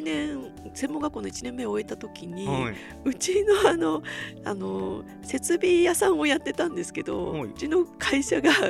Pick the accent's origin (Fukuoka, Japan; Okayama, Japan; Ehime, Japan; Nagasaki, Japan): Ehime, Japan; Matsuyama; 私愛媛県松山市出身なんですけど、地方都市で娘ですよ